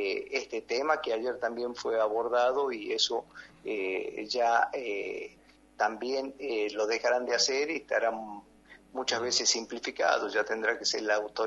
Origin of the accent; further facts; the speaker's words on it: Argentina; para la nación como argentinos será, digamos, un logro muy importante.